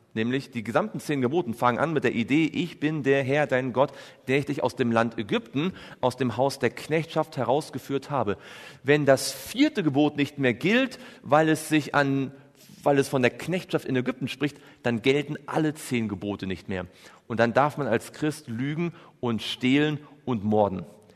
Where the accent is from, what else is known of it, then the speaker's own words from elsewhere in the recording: Germany; Nun, ich komme aus Deutschland und da kann das ein bisschen schwierig sein.